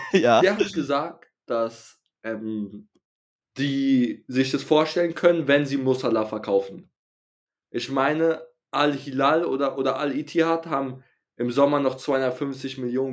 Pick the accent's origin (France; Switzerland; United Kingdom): France; also ich bin ja Franzose, muss ich sagen.